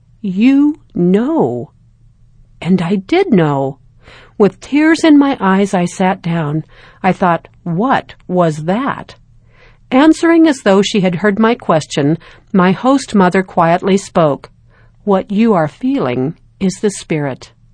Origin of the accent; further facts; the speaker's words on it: Czechia; English is a second language; Now there is a growing branch of about 40 Latter-day Saints in my hometown.